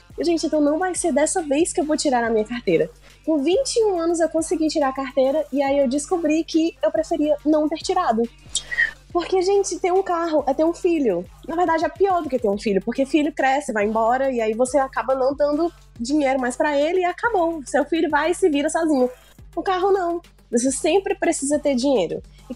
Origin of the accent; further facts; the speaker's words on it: Ceará, Brazil; Eu tenho 21 anos e eu sou cearense.